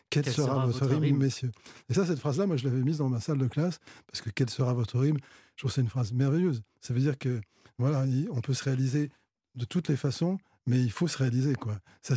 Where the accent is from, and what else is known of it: France